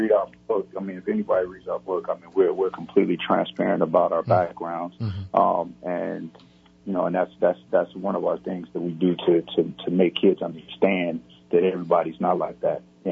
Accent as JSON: {"language": "English", "town": "Chicago", "region": "Illinois", "country": "United States", "said": "We didn't come, you know, all from New Orleans. I came from Chicago."}